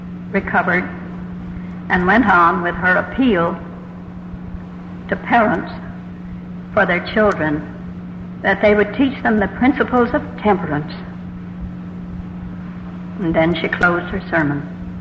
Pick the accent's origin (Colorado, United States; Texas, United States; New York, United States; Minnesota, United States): Colorado, United States; moved away; When I came out here from Colorado, it was so strange. I used to write back to my mother, and I said, they plow the hills here.